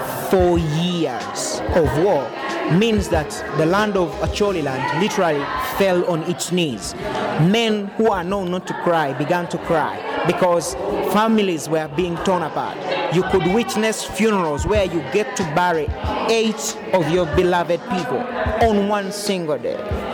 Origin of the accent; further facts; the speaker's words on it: Northern Region, Uganda; actually. I am a mentor and a Choli by tribe, and I come from Northern Uganda.